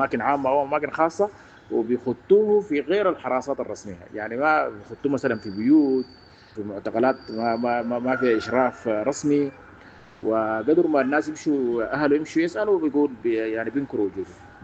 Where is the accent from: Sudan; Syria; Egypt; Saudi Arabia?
Sudan; وعندنا في السودان برضه في ممارسه شائعه في الاجهزه الامنيه